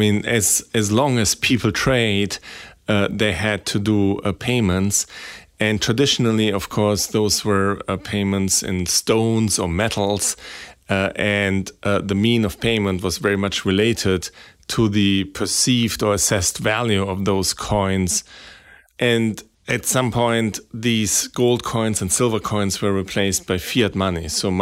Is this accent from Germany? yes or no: yes; Germany; moved away as an adult; now in United States; I grew up in Germany, but went to work and went to school a little bit all over Europe before coming to the US for grad school